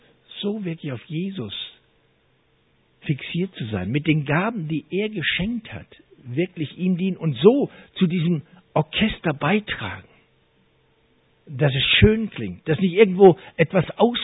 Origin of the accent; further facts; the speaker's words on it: Hesse, Germany; Wir kommen aus Nordhessen und wie gesagt, wir sind ja schon ein bisschen älter.